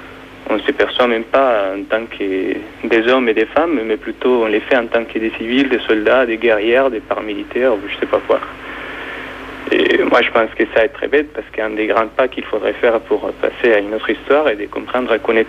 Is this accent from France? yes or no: no; Manizales, Caldas, Colombia; French is a second language; je suis colombien, je viens de la ville de Manizales, dans la cordillère centrale de la Colombie.